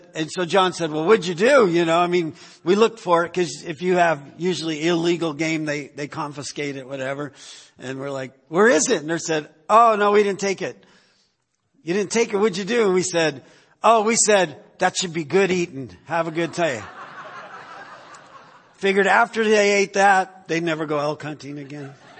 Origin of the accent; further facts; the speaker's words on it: California, United States; learned a lot of things that I didn't learn growing up in California.